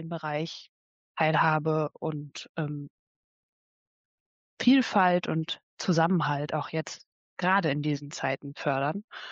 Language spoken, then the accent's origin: German; Rhineland, Germany; born there; now in Kiel, Germany; 30 Jahre jung und gebürtig aus dem Rheinland und jetzt seit über 6 Jahren in Kiel